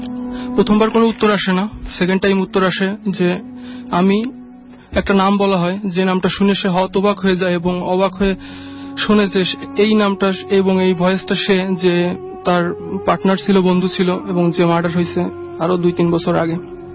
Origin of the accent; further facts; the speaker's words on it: Bagerhat, Khulna Division, Bangladesh; now in Mirpur, Bangladesh; আমার ঘটনাটা ঘটে আমাদেরই গ্রামে, গ্রামটা বাগেরহাট সদর থানায়, ব্যামর্তা ইউনিয়ন পরিষদে, খাসবাটি গ্রাম।